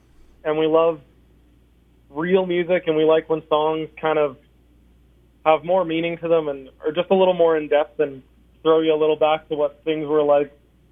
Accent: Kitchener, Ontario, Canada; Kitchener, Ontario.

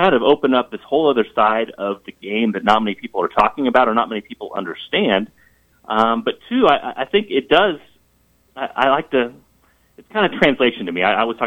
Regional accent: Emporia, Kansas, United States; so you're going to know that I grew up in Emporia and grew up listening to KVOE.

